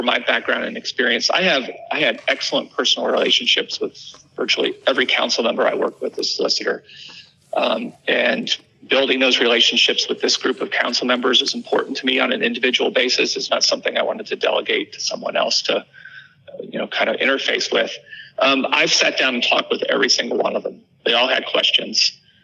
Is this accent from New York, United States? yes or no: no; Dayton, Ohio, United States; No, I grew up in Dayton, Ohio. I lived Reds and Bengals as a kid. My hero was Joe Morgan.